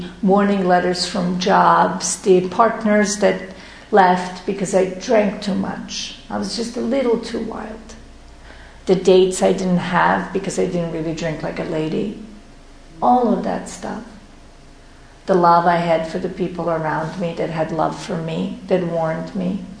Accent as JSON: {"language": "English", "country": "Serbia", "moved": "yes", "lives_now": "New York City, United States", "said": "I didn't feel like I was from my country. I'm from Serbia."}